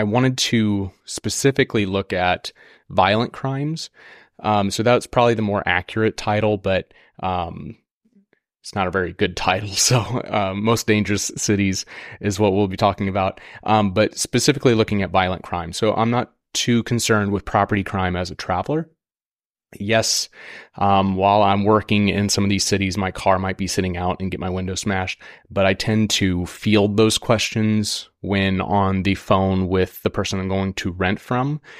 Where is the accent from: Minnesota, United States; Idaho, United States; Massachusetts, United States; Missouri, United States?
Missouri, United States; also born or lived in St. Louis, United States; So I am from Southern Missouri. I lived in St. Louis for 9 years.